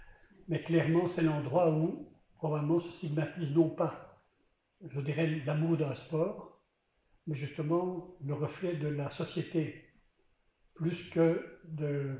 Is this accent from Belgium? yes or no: yes; Belgium; puisque je suis belge